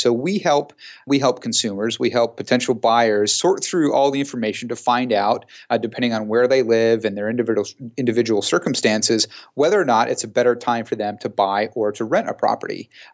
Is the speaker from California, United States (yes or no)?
yes; San Jose, California, United States; I had a chance to come back to my hometown of San Jose